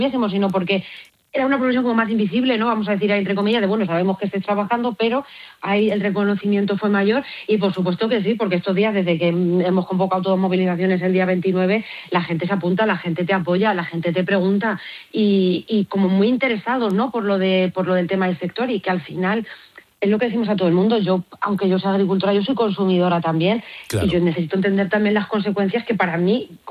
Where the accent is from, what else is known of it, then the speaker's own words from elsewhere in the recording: Castilla-La Mancha, Spain; yo soy toledana, la provincia de Toledo, pues bueno, hay pueblos pequeñitos, pero no vamos muy mal.